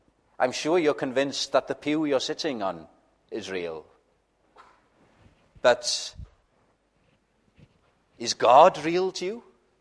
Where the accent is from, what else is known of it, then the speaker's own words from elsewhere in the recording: Wales, United Kingdom; first language Welsh; English is a second language; My first language is Welsh, although Welsh is supposed to be closer to the original languages of the scripture.